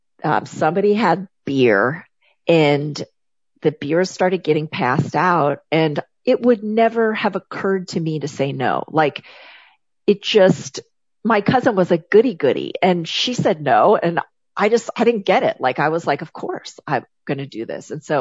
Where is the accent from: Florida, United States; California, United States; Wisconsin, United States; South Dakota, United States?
South Dakota, United States; I grew up in South Dakota in the late 80s and early 90s.